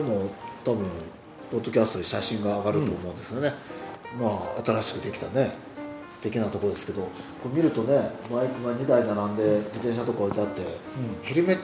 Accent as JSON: {"language": "Japanese", "town": "Yokkaichi", "region": "Mie", "country": "Japan", "said": "僕ね、うん、あれですよ、三重県の四日市出身だから、はいはいはい、鈴鹿が近くてね、"}